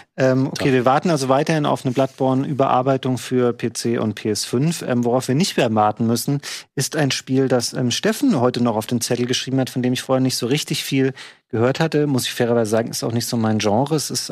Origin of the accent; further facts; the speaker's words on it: Bad Hersfeld, Hesse, Germany; Alter, ich komme aus Bad Hersfeld, das stand